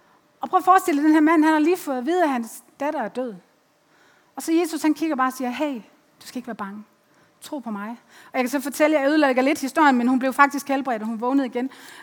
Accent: Aalborg, North Denmark Region, Denmark; Jeg kommer fra Aalborg

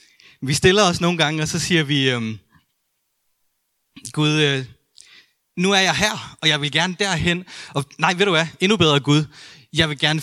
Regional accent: Jutland, Denmark; vi er jo begge to født og opvokset i Jylland

